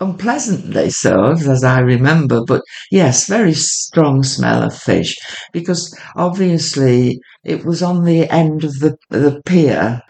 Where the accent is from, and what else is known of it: England, United Kingdom; born there